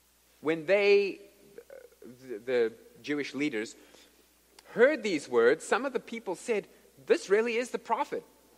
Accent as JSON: {"language": "English", "country": "South Africa", "said": "oh, well, I'm from South Africa, and we start talking, etc."}